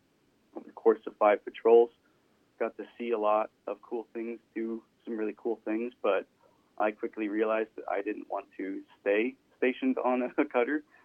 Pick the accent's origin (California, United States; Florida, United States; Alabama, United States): California, United States; San Luis Obispo; also born or lived in Massachusetts; now in Traverse City, United States; So there's parts of it that reminds me of my hometown of San Luis Obispo. There's other parts of it that reminds me of small town Massachusetts, where I spent a couple of years.